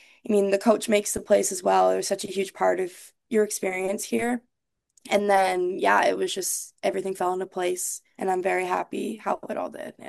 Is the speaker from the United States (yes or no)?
no; Canada; I'm Canadian